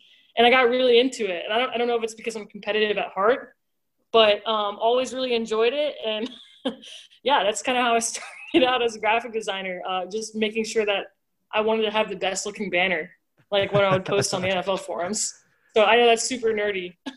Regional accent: Cincinnati, Ohio, United States; I grew up in Cincinnati, Ohio, and I'm unfortunately a Bengals fan.

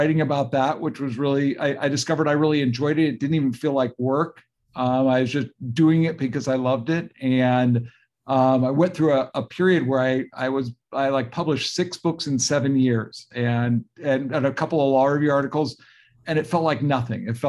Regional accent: California, United States; And so I did, and I'm from California, so it felt like also an opportunity to come home

